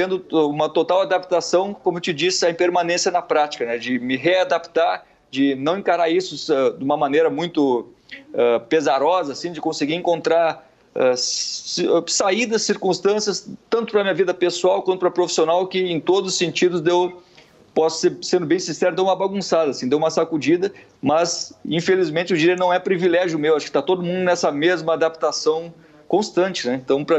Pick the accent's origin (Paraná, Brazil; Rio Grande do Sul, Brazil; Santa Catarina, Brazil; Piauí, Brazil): Rio Grande do Sul, Brazil; now in Rio de Janeiro, Brazil; Eu sou gaúcho, mas moro no Rio há uma década.